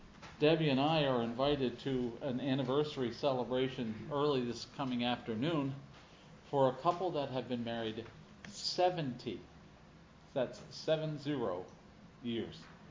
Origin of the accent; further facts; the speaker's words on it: Boyertown, Pennsylvania, United States; he was the school superintendent of the schools in my hometown for 20 years. So, spent 20 years in Boyertown